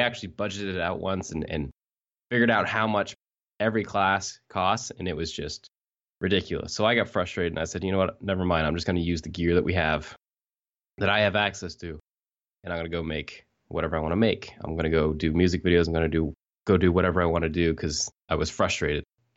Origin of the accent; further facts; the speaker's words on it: Shelburne, Nova Scotia, Canada; Shelburne County area, I've lived in every little spot. So Woods Harbor, Clark's Harbor, Barrington. So just if anybody asked, it's Shelburne County is my hometown.